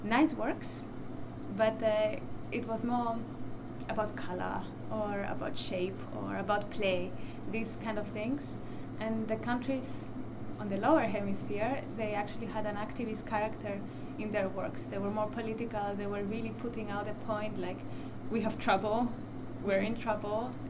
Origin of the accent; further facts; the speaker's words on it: Cyprus; it's a very good point that you brought up, that I'm from Cyprus.